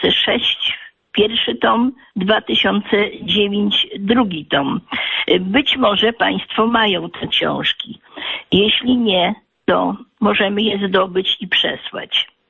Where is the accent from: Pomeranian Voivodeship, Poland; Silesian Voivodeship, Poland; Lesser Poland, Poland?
Pomeranian Voivodeship, Poland; Sopot; Jestem z Sopotu i jestem sybiraczką autentyczną. To znaczy wraz z rodzicami byłam wywieziona w roku 1940